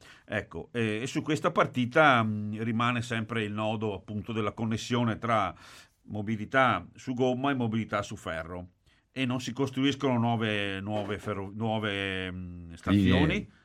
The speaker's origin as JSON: {"language": "Italian", "region": "Veneto", "country": "Italy", "said": "Noi come Veneto il meccanismo è quello di non essere riusciti a gestire questa urbanistica."}